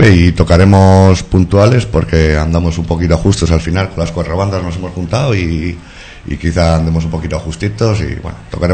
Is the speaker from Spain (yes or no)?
yes; Barakaldo, Basque Country, Spain; Hacemos rock igual que ellos y somos de Baracaldo